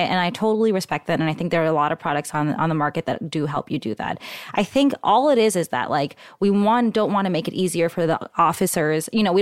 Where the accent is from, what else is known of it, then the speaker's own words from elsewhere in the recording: New York, United States; Like, I'm from New York. I was, like, visiting San Francisco all the time